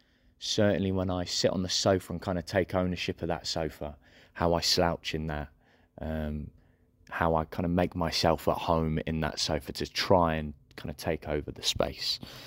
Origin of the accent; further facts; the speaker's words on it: England, United Kingdom; accent: Midlands; you can tell from my accent now, I'm a Midlands boy.